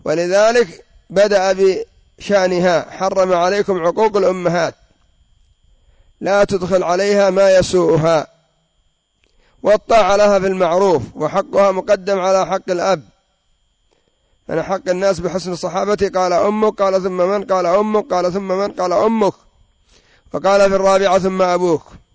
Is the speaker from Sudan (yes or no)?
no; Yemen; وعندنا في اليمن يضاع المال بطرق كثيرة